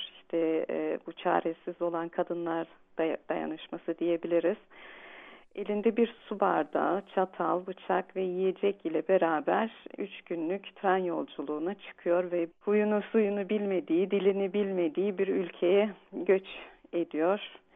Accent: Germany; 1975'te Almanya'da doğdum.

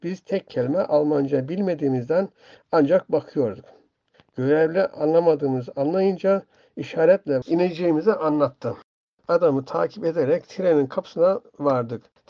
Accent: Manaz, Uşak, Turkey; ...1955 Uşak Manaz doğumluyum. İlkokulu Şabanköy'de okudum. Ortaokulu Manaz'da okudum.

